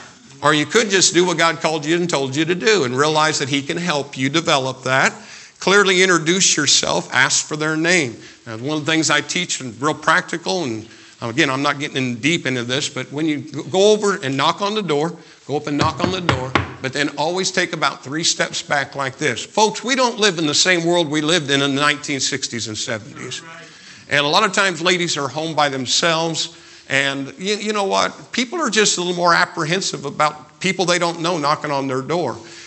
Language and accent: English; Brazil, Indiana, United States; also born or lived in Greencastle, United States; we moved from Greencastle to Brazil, Indiana, and crossed the road with some Christian folks.